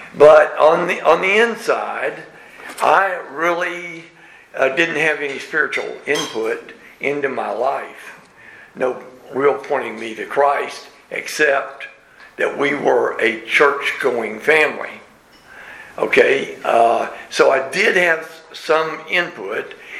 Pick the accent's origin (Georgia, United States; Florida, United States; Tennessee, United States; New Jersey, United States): Tennessee, United States; Lebanon; I was raised in Lebanon, Tennessee.